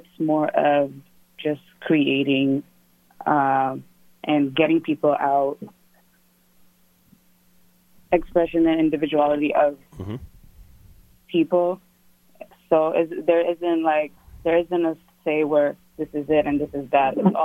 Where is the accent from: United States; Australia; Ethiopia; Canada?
Ethiopia; moved away as an adult; I was born and raised in Ethiopia, and I just came here for my master's degree.